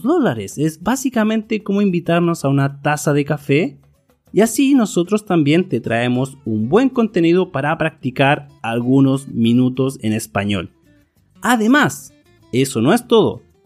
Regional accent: Chile; soy de Chile, Sudamérica

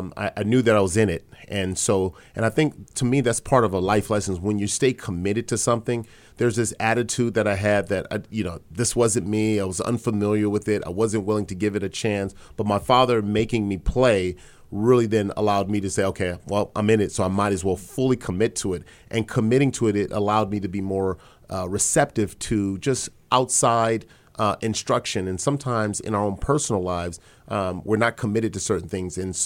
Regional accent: Los Angeles, California, United States; Look, I grew up here in Los Angeles, and all I remember was the Los Angeles Lakers.

